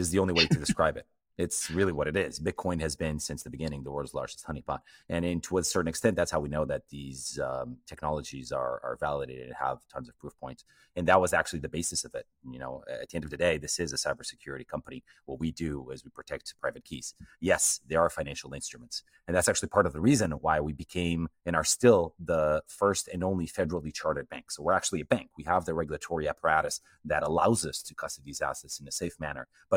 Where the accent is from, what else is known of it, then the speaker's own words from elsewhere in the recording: Portugal; also born or lived in United States; I was born in the US, but I grew up in Portugal.